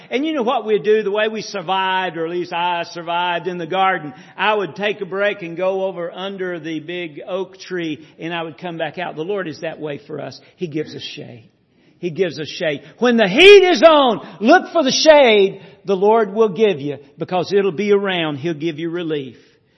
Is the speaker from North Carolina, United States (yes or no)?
yes; Marshville, North Carolina, United States; when I was a child growing up in Marshville and grew up on the farm there, and we had this garden.